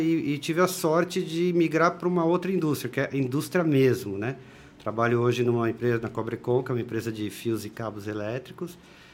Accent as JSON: {"language": "Portuguese", "region": "São Paulo", "country": "Brazil", "tie": "born or raised there", "said": "Eu nasci em São Paulo, sou paulistano, né? Na Bela Vista, lá, da Gema. E vivi praticamente a vida inteira lá."}